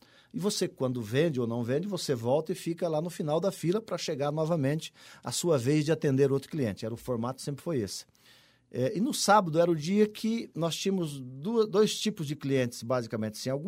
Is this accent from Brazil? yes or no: yes; Paraíso do Norte, Paraná, Brazil; now in Cascavel, Brazil; Eu saí de Paraíso do Norte, cheguei em Cascavel, uma cidade muito pequena, né, morar numa cidade já grande, nos anos 80, em Cascavel.